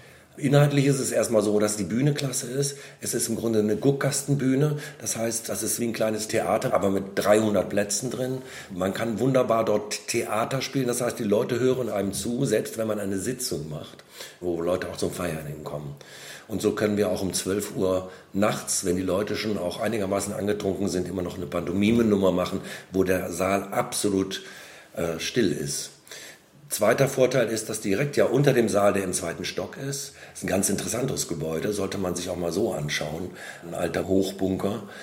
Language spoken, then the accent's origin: German; Düsseldorf, North Rhine-Westphalia, Germany; born there; now in Cologne, Germany; ich bin 58 Jahre alt, bin geborener Düsseldorfer, lebe aber seit über 30 Jahren sehr gerne in Köln.